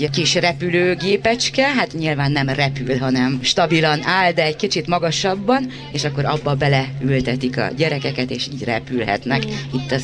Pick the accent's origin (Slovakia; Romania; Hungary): Romania; Gherla, Cluj County; ahonnan én származom, Szamosújváról